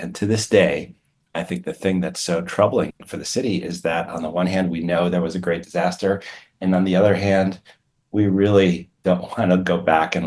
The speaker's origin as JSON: {"language": "English", "town": "Chicago", "region": "Illinois", "country": "United States", "tie": "born or raised there", "said": "You know, I grew up in Chicago, and so I am accustomed to very hot summer days."}